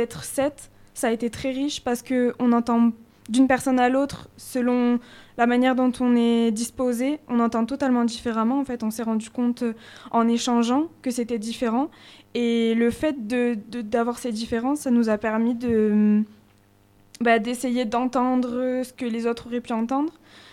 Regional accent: Pertuis, Provence-Alpes-Côte d'Azur, France; je sais que par exemple, chez moi à Pertuis, quand il y a un feu d'artifice

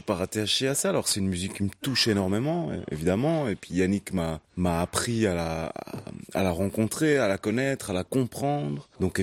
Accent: Switzerland; moi, j'ai grandi en Suisse.

